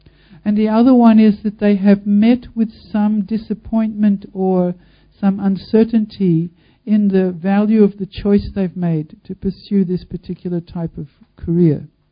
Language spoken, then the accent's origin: English; Melbourne, Victoria, Australia; when I went to visit Los Angeles, I'm from Melbourne actually, there I was away from my family